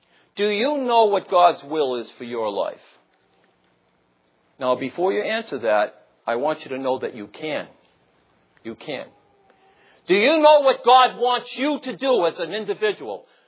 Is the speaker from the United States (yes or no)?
yes; Massachusetts, United States; I came from Massachusetts down here, so it doesn't matter where you come from.